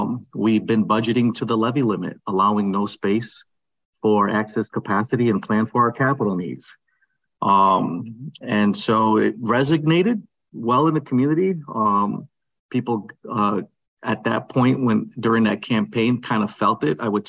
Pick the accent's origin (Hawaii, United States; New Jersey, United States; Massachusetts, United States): Massachusetts, United States; Holyoke; when an opportunity came forward here in the city of Holyoke, my hometown